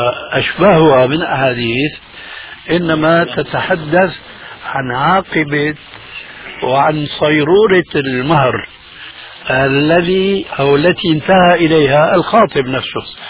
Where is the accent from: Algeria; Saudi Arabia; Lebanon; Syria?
Syria; هذا يسمى عندنا في سوريا بالمشرقة، أي السطح الذي ينشر فيه أو عليه الغسيل